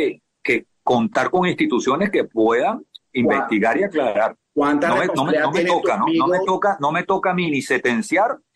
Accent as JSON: {"language": "Spanish", "country": "Venezuela", "said": "Ya te hablo como venezolano, como un tipo que estaba metido en una embajada"}